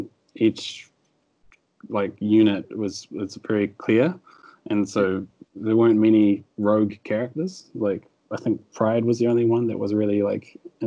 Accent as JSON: {"language": "English", "country": "New Zealand", "tie": "born or raised there", "said": "Yeah, from New Zealand."}